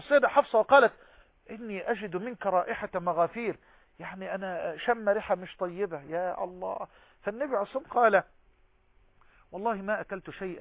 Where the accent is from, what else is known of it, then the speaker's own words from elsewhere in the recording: Egypt; بلهجتنا المصريين كمصريين